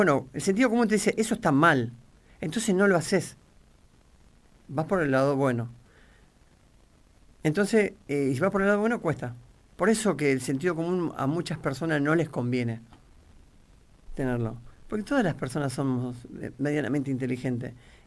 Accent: Argentina; Yo soy argentino

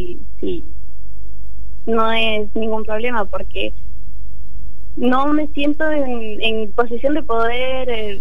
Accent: Tandil, Buenos Aires Province, Argentina; born there; Yo nací en Tandil, mi papá militar, mi mamá lo seguía para todas partes y como familia nos mudamos varias veces, tanto a Buenos Aires, Comodoro, porque Comodoro, Rivadavia, Chubut es de donde somos.

